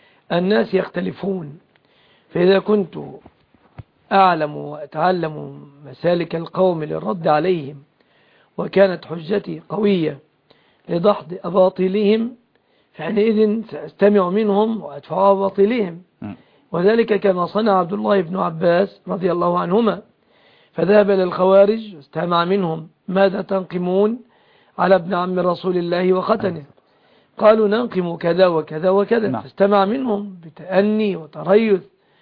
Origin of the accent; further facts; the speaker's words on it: Mansoura, Dakahlia, Egypt; أنا باعتباري من المنصورة